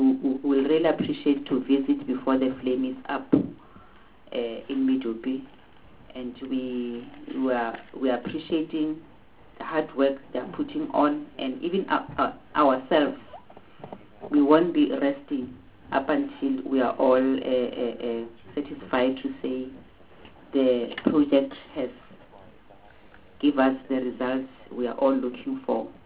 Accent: South Africa; so that all of us as South African, as responsible citizens of this country, we are able to hold them accountable.

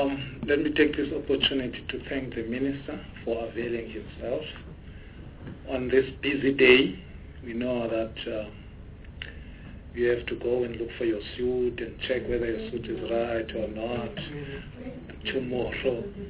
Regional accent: Mambondweni, Eastern Cape, South Africa; Originally, I'm from Mambondweni in the Eastern Cape.

